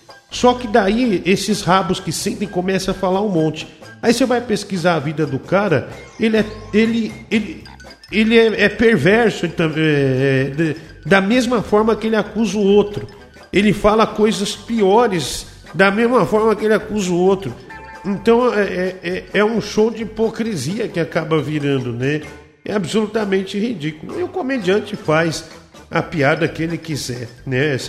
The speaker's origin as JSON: {"language": "Portuguese", "town": "Osasco", "region": "São Paulo", "country": "Brazil", "said": "Briga minha terra, Osasco. Osasco brilha na América do Sul."}